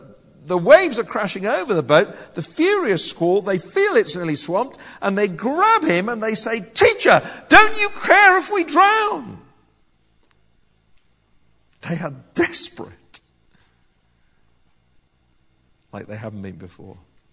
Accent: United Kingdom; They wouldn't tell you, because we don't. We're British.

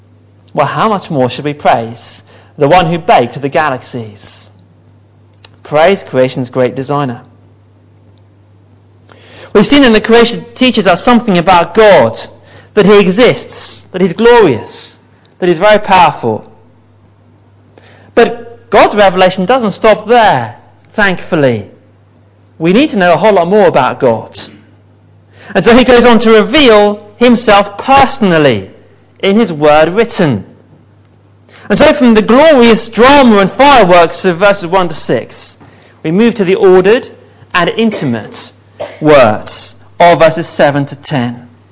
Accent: United Kingdom; I'm a Brit. I'm brilliant at complaining about the weather. I'm an expert at it. I'm British.

